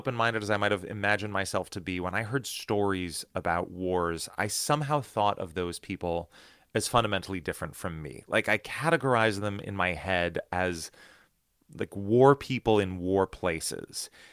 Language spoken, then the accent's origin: English; United States; born or raised there